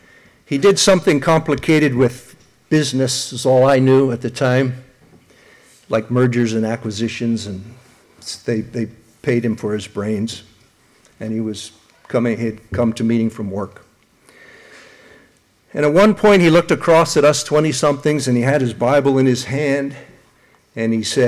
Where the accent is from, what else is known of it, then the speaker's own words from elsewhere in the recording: Pennsylvania, United States; When I was saved about a year, I grew up outside of Philadelphia.